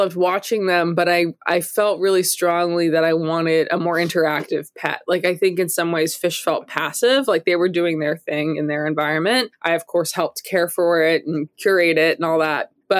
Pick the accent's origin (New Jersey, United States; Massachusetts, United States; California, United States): Massachusetts, United States; I grew up outside Boston in the, you know, Massachusetts suburbs